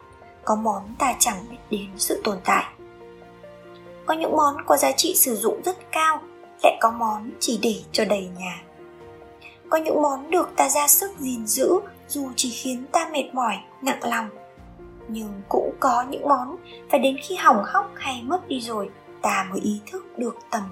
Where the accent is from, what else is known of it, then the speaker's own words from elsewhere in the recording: Northern Vietnam, Vietnam; also born or lived in Ho Chi Minh City; Mặc dù sinh ra và lớn lên ở miền Bắc, nhưng phải tận tới khi quay trở lại Hà Nội sau gần 15 năm ở Sài Gòn